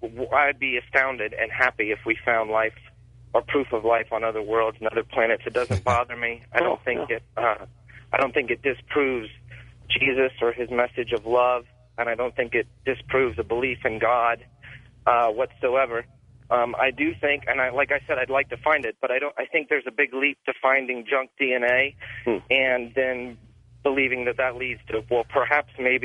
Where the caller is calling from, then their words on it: Springfield, Ohio, United States; I'm calling from Springfield.